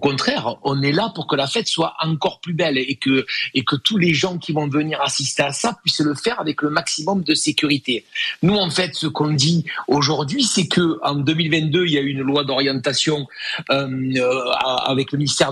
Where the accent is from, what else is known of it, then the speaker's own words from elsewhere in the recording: Marseille, Provence-Alpes-Côte d'Azur, France; surtout en tant que Marseillais de mon côté, j'ai envie de voir une belle fête et j'ai envie de voir cette flamme arriver sur le Vieux-Port